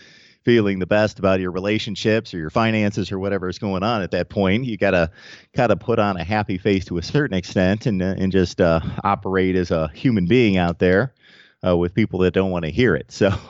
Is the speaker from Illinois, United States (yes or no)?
yes; Chicago, Illinois, United States; born there; By the way, I was born in Chicago as well.